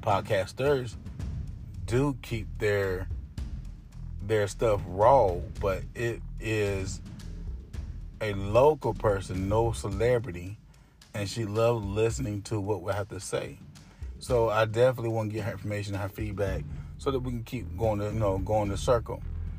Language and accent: English; North Carolina, United States; I was a Knicks fan and a Charlotte Hornets fan because I'm from North Carolina.